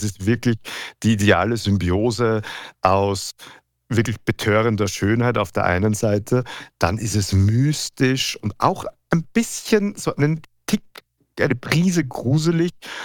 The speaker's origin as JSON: {"language": "German", "region": "Vienna", "country": "Austria", "tie": "born or raised there", "said": "in der Nähe von meiner Heimatstadt Wien, ein besonders großes."}